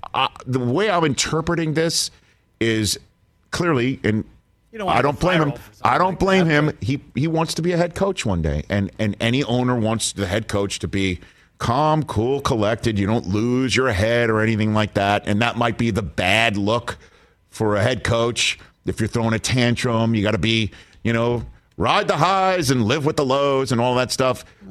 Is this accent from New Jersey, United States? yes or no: no; New York, United States; but I'm a New Yorker and I'm desensitized maybe to it.